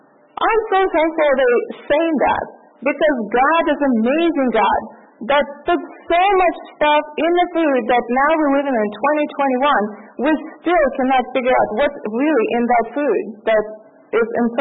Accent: Russia; I'm from Russia, and we enjoy raspberries and strawberries pest-free because nothing survives over there, and pests don't survive.

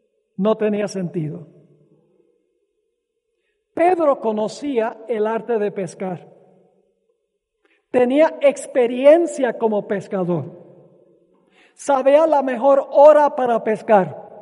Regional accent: Venezuela; Cuando yo era niño, crecí en Venezuela y mis padres cada año iban de vacación con nosotros a una isla que se llama la Isla de Margarita.

